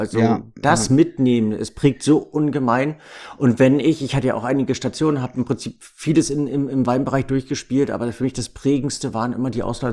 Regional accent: Germany; accent: German; auch mit meinem stark deutschen Akzent dort zu reden

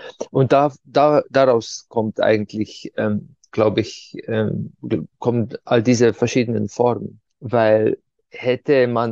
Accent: Ptuj, Slovenia; Zum Beispiel die Hauptfigur, der Kurd, so eine Maske, die bei uns in der Stadt, wo ich herkomme, Ptuja, bei Fastnacht, den Winter vertreibt.

